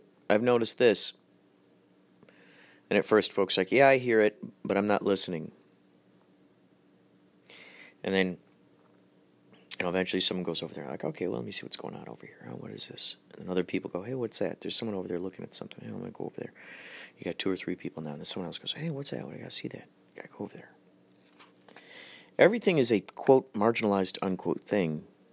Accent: New York, United States; Yeah, I'm from New York.

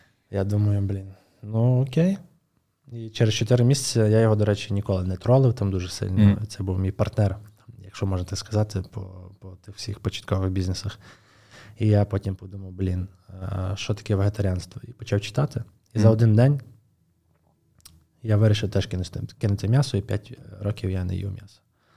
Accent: Stryi, Lviv Oblast, Ukraine; Народився я в Стрию. Ну, насправді, я сам так, я насправді мушу зачепитися тему, що я зі Стрия, це 70 кілометрів від Львова.

